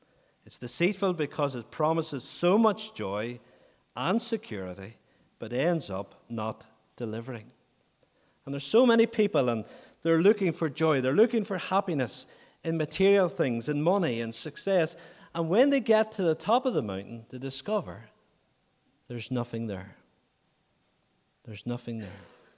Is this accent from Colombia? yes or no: no; Northern Ireland, United Kingdom; I grew up in County Armagh. I grew up among very civil and respectable Unionist men.